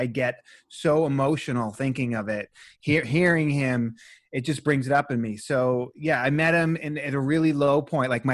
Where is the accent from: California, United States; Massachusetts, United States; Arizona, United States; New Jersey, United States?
Massachusetts, United States; Boston; So am I. I'm from Boston.